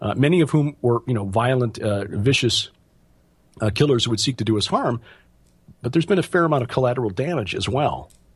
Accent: Chicago, Illinois, United States; We get to move to a less expensive state, even though I was born and raised in Illinois, Chicago. It just costs too much to live here. So we're moving to Missouri at the end of this month, end of February

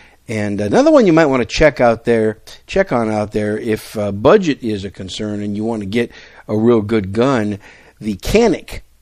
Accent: Wisconsin, United States; The first email that I want to talk about comes from Aaron in Wisconsin, my home state.

